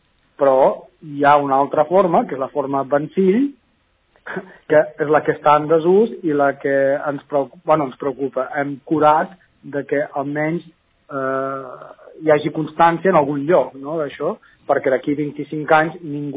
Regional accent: L'Espluga de Francolí, Catalonia, Spain; no sóc de Montblanc, sinó que sóc de l'Espluga.

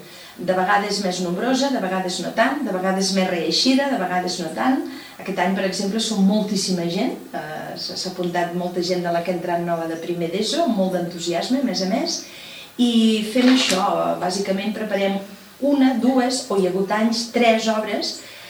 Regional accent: L'Espluga de Francolí, Catalonia, Spain; sóc de l'Espluga, però quasi filla adoptiva de Montblanc, perquè hi passo moltes hores i conec moltíssima gent d'aquí.

